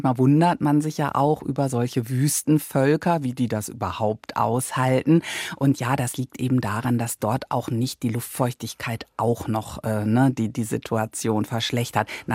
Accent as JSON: {"language": "German", "region": "Lower Saxony", "country": "Germany", "said": "Na, ich fahre tatsächlich sehr gerne an die Nordsee. Da komme ich nämlich her aus Ostfriesland"}